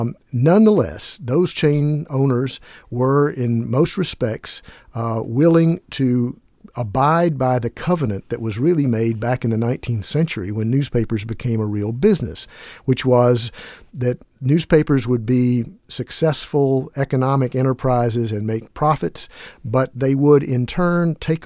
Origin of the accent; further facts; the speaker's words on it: Boston, Massachusetts, United States; the Boston Globe, which is my hometown paper.